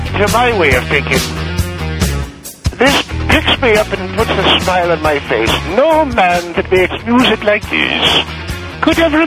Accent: Leinster, Ireland; I'm from County Meath, County Meath. And that is where my family is. That is where my heart is.

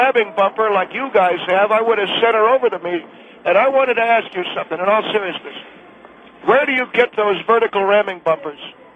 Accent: Alhambra, California, United States; I'm from Alhambra, California.

